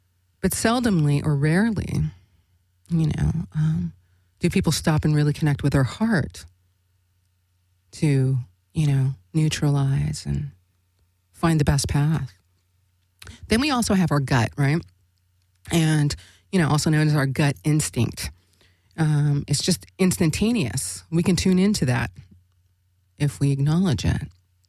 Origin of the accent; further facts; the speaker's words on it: Los Angeles, California, United States; born there; I was born in East LA.